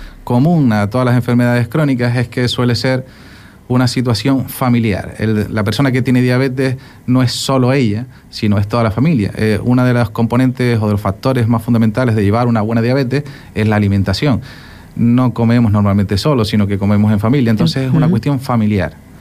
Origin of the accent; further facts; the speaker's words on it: Canary Islands, Spain; como soy muy majorero